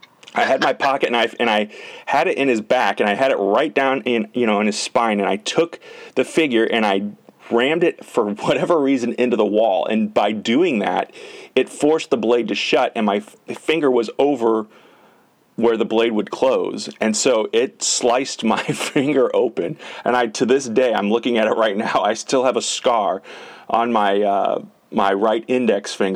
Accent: St. Louis, Missouri, United States; I grew up in St. Louis, and the Three Stooges were on.

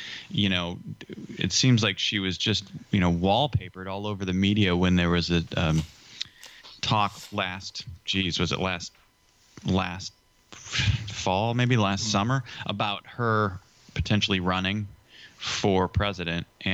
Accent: Chicago, Illinois, United States; Yeah, I grew up in Chicago, and she filmed in Chicago, obviously, no secret there.

